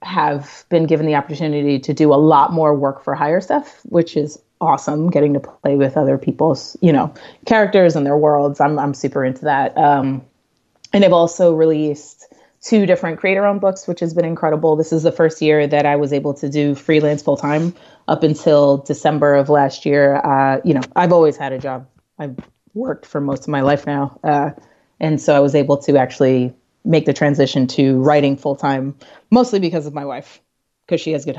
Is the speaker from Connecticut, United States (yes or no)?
no; New York City, New York, United States; I'm a New Yorker